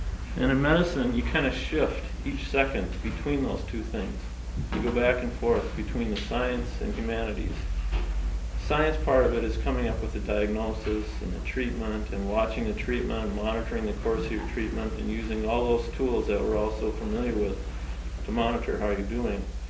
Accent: Rochester, Minnesota, United States; also born or lived in Fargo; I was born in Fargo, North Dakota, raised mostly in Rochester, and been a longtime resident there

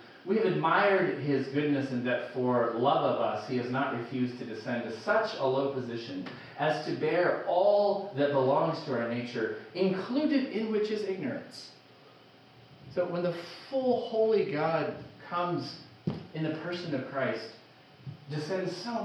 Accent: Texas, United States; I grew up in Texas

